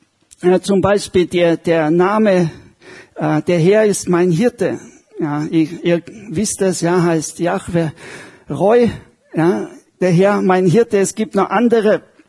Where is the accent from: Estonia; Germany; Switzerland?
Estonia; ich komme aus Estland und da gab es oft Gewitter, Unwetter, ja, sehr verregnet.